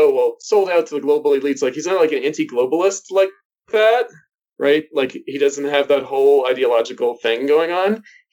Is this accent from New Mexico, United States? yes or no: no; New York, United States; you know, I'm from New York, so it's like, you know, it's a little bit of a joke.